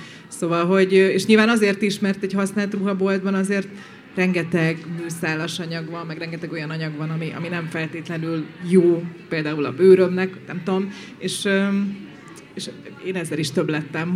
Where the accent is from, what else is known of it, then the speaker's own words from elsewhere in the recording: Keszthely, Zala, Hungary; én Keszthelyen nőttem fel a Balatonnál